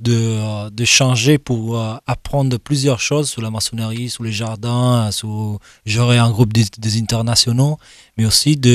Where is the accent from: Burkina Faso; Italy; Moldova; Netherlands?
Italy; northern Italy; French is a second language; now in France; Je viens de l'Italie, du nord de l'Italie, à côté, dans les vallées des Alpes. C'est 4 mois que je suis ici.